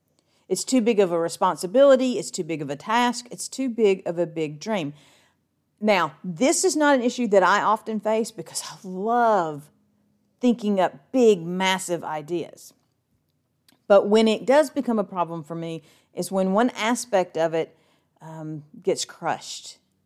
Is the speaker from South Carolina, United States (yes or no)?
no; Alabama, United States; I live near Lake Gunnersville Lake. I grew up on Lake Gunnersville.